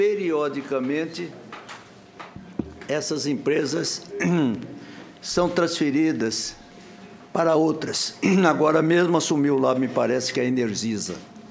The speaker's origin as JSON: {"language": "Portuguese", "region": "Mato Grosso do Sul", "country": "Brazil", "said": "Eu sou do estado de Mato Grosso do Sul."}